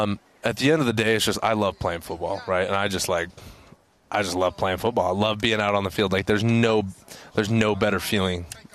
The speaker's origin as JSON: {"language": "English", "region": "Utah", "country": "United States", "tie": "born or raised there", "said": "I was born in Utah, raised in Utah."}